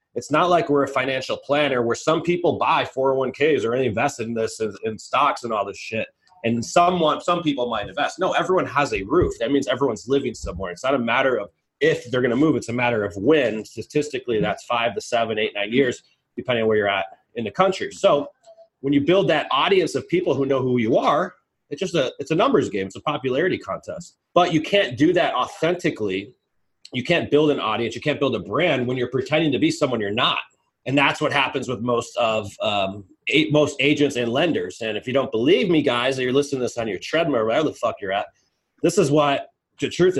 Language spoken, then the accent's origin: English; Chicago, Illinois, United States; Like, this is just how I talk. I'm from Chicago. This is just who I am.